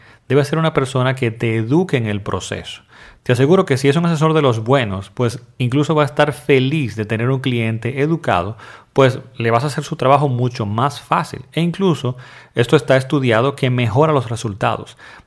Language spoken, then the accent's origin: Spanish; Dominican Republic; desde aquí, desde el pueblo de Las Terrenas, bellísimo pueblo de Las Terrenas en mi país, República Dominicana